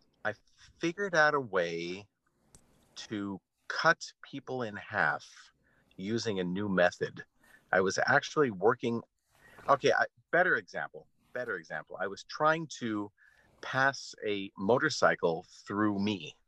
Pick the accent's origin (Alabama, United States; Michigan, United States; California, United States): Michigan, United States; Ann Arbor; Firstly, I grew up in Ann Arbor, Michigan, so I thought I'm going to go to New York and go to Broadway and be a singer